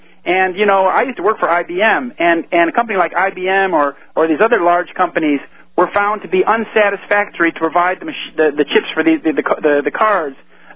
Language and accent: English; Illinois, United States; So when I ran for office, I ran for mayor in my hometown there, which is outside Chicago.